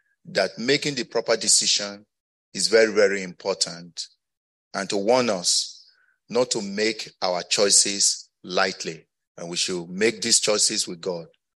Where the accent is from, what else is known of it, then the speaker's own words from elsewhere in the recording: Ondo, Nigeria; You say, I can't keep myself. I'm from Ondo Kingdom.